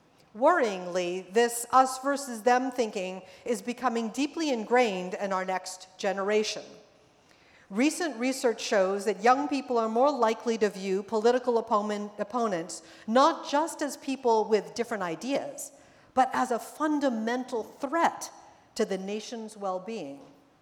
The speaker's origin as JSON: {"language": "English", "region": "Massachusetts", "country": "United States", "tie": "born or raised there", "said": "I'm delighted to be back in New England. As you heard, I grew up in Massachusetts, and thus being along this gorgeous coastline makes me really happy."}